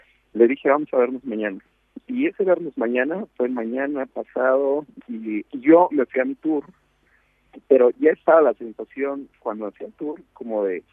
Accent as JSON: {"language": "Spanish", "country": "Mexico", "said": "son muy tranquilos los rusos, no son como los argentinos, los mexicanos, que estamos de fiesta todo el tiempo."}